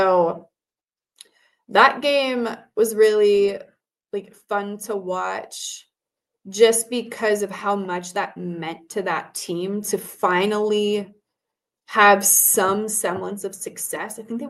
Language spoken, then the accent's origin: English; Nebraska, United States; This is my fourth season being back, but I'm from Nebraska originally.